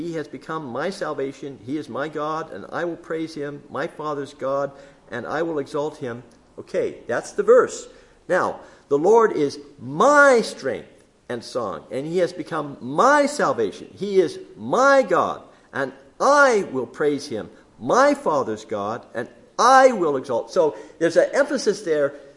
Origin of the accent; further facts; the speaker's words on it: Belgium; I remember growing up in Belgium.